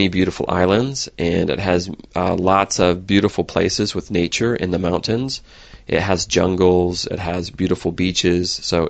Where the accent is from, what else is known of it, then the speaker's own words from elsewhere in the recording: California, United States; So I'm from California, and California in the United States is very warm.